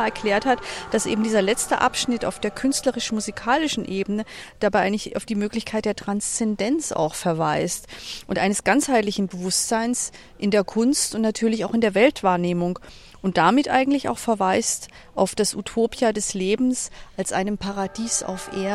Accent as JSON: {"language": "German", "town": "Freiburg", "region": "Baden-Württemberg", "country": "Germany", "tie": "born there", "lives_now": "Darmstadt, Germany", "said": "Ich bin gebürtige Freiburgerin, aber schon lange im Rhein-Main-Gebiet und in Darmstadt wohnhaft"}